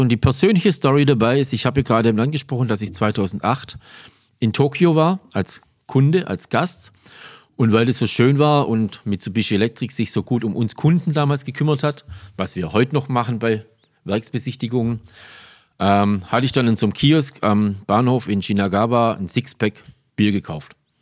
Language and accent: German; Reichenbach an der Fils, Baden-Württemberg, Germany; now in Hochdorf, Germany; Ich bin hier in der Region aufgewachsen, über den Schurwald drüber. Wir sind jetzt hier im schönen Remstal. Ich komme aus dem Filztal, Reichenbach-Filz, wohne jetzt in Hochdorf.